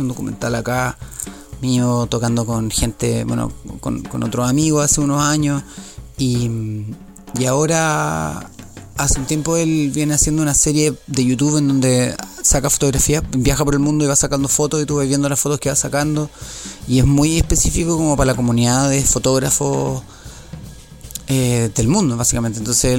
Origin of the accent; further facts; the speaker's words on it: Santiago, Santiago Metropolitan, Chile; Bueno, yo ya te dije que soy de Chile, de Santiago, la capital.